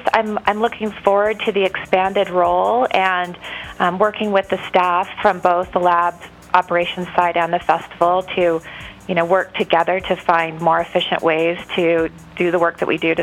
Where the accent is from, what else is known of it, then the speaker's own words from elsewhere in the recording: Salt Lake City, Utah, United States; I grew up in Salt Lake, and my sister and I used to go to the festival all the time